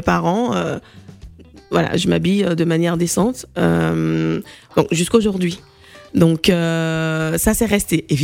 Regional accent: Rennes, Brittany, France; also born or lived in Côte d'Ivoire; Oula, je suis née en Côte d'Ivoire. Mais je suis venue, j'ai grandi en Bretagne, j'ai grandi à Rennes.

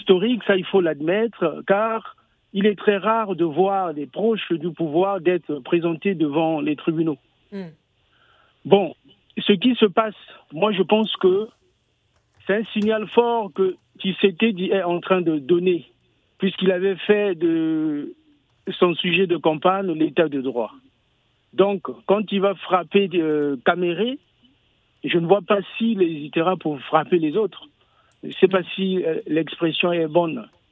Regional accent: Republic of the Congo; Je vous rappelle que je suis du Congo-Brazzaville, c'est un pays qui est très proche

